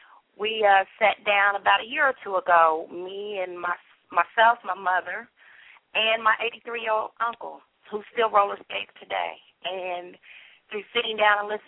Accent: Ohio, United States; I'm originally from Ohio

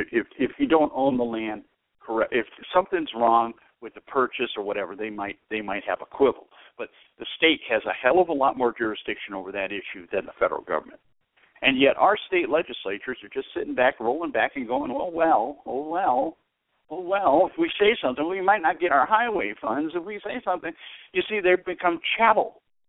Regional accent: Detroit, Michigan, United States; when I was born and raised in Detroit, I was taught that, you know, you got to respect the law.

